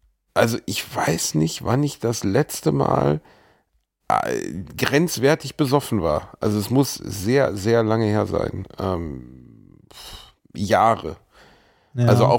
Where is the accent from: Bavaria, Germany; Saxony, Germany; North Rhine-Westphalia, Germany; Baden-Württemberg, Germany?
Bavaria, Germany